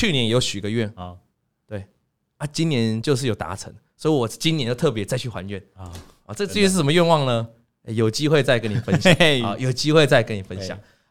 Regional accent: Lukang, Changhua County, Taiwan; now in Taipei, Taiwan; 因为大家知道我老家在鹿港，

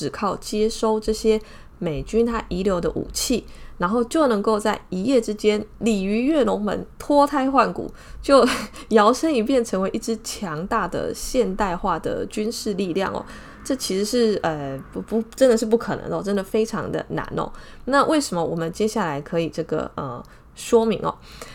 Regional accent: Taiwan; 那就像是这个我们台湾这边也非常的多哦

